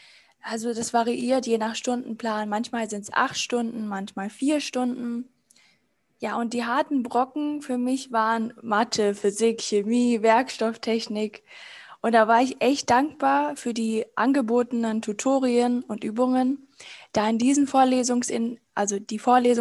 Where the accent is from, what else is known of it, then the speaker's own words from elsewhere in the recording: Hanover, Lower Saxony, Germany; born there; Gebürtig komme ich aus Hannover